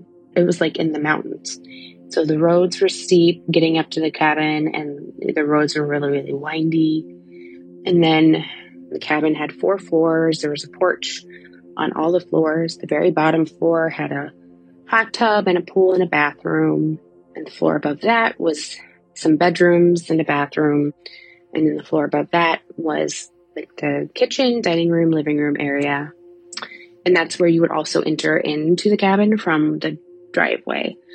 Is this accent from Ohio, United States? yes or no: yes; Ohio, United States; I'm from Ohio.